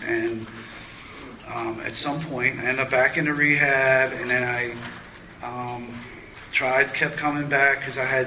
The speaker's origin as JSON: {"language": "English", "country": "United States", "said": "I'm from Carroll County"}